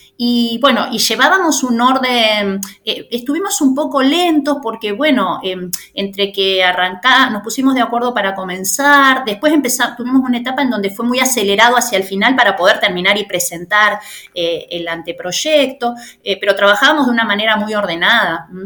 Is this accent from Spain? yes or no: no; Santa Fe, Argentina; Yo vengo de la provincia de Santa Fe.